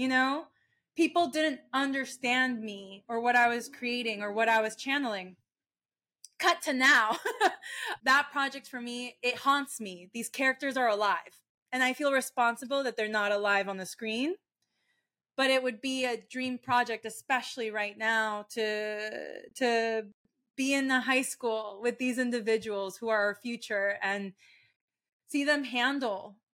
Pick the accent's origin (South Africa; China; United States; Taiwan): United States; Florida; I grew up in Florida, and Florida is Floriding right now.